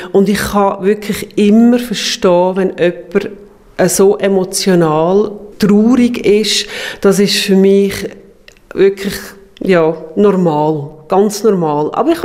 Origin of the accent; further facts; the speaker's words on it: Zug, Switzerland; moved away; Und ich bin ein Highway-Zuger, ich muss jetzt so ein bisschen sagen. Ich bin von der Liebe her in Kanton Luzern gezogen.